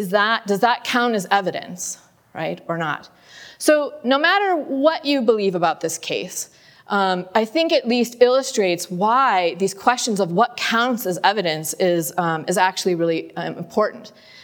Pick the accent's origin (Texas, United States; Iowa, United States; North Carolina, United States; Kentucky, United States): Iowa, United States; Presumably, Senator Grassley, who is from my home state of Iowa